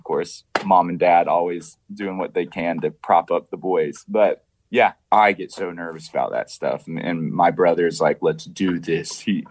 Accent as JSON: {"language": "English", "town": "Franklin", "region": "Tennessee", "country": "United States", "tie": "born or raised there", "said": "we ended up premiering in Franklin, my hometown, Franklin, Tennessee, on a huge drive-in screen."}